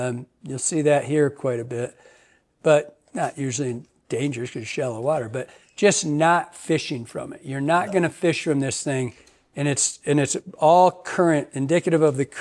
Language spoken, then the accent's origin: English; Michigan, United States; I mean, I'm thinking about the Manistee where I grew up in Michigan, the upper Manistee.